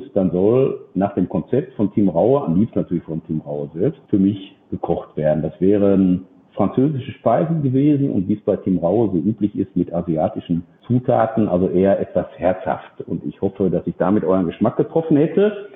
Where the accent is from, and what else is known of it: Dortmund, North Rhine-Westphalia, Germany